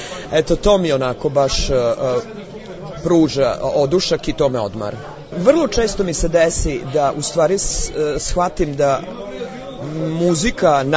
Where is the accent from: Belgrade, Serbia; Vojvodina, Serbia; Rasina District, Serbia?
Vojvodina, Serbia; s obzirom da dolazim iz Vojvodine